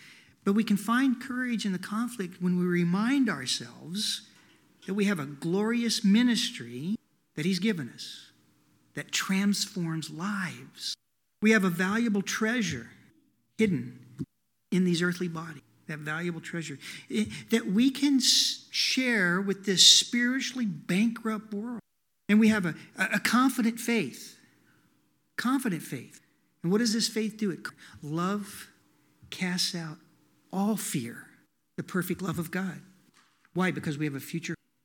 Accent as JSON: {"language": "English", "town": "Tulsa", "region": "Oklahoma", "country": "United States", "said": "I mean, I'm from Tulsa, so when we got to move back, it's like, yeah, we get to go back home."}